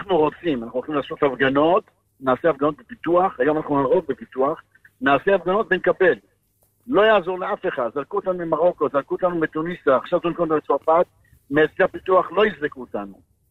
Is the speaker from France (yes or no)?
yes; France; Hebrew is a second language; אנחנו צרפתים ברמה, זה לא רמה שלנו